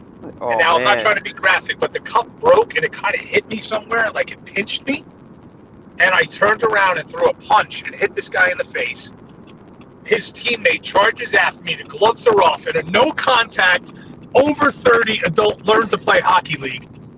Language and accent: English; New Jersey, United States; So that's how, growing up in New Jersey, when you see guys coming out of New Jersey, these guys paid their dues.